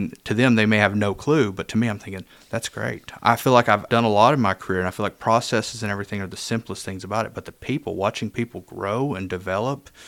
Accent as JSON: {"language": "English", "town": "Jones Mill", "region": "Arkansas", "country": "United States", "tie": "born or raised there", "also_born_or_lived": "Hot Springs", "said": "Well, I was born in Hot Springs, but I was actually raised, I guess, through most of my childhood in Jones Mill, Arkansas, this little tiny hamlet area"}